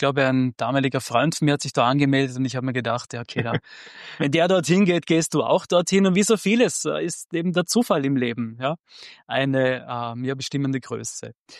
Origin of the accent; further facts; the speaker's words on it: Graz, Styria, Austria; born there; also born or lived in Vorarlberg; ich bin ja anders als eigentlich oft angenommen, kein gebürtiger Vorarlberger, sondern geboren in Graz.